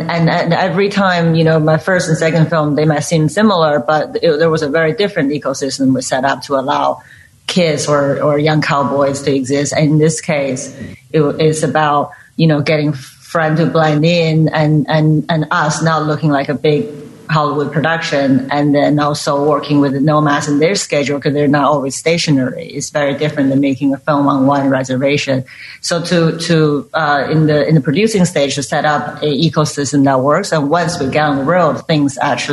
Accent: Beijing, China; now in New York, United States; growing up in Beijing, I was always fantasized about Mongolia and the plains

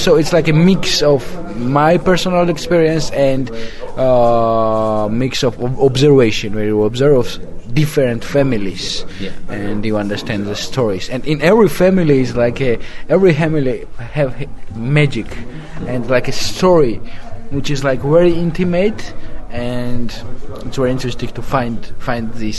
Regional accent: Georgia; English is a second language; and also I'm from Georgia, where this family is a strong institute still.

